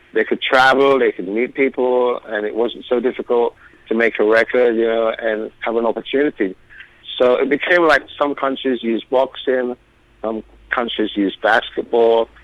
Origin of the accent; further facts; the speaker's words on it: London, United Kingdom; I love growing up in London because I met so many people from all over the planet.